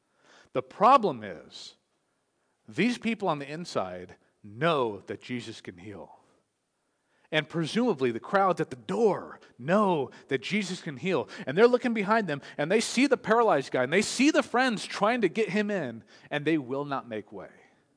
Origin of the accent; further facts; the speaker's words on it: California, United States; I was raised in Southern California.